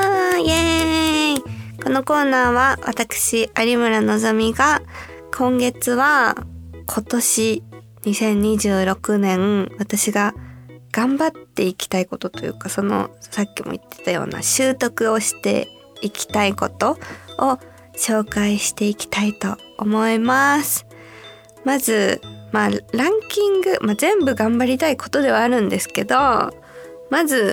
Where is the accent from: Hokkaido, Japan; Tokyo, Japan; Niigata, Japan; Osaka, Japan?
Tokyo, Japan; 幼少期から東京で過ごしてるから